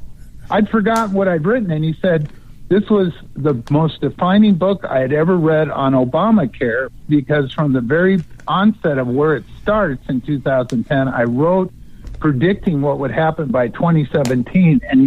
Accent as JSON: {"language": "English", "region": "Oregon", "country": "United States", "tie": "born or raised there", "said": "And I was up in my home state of Oregon last year"}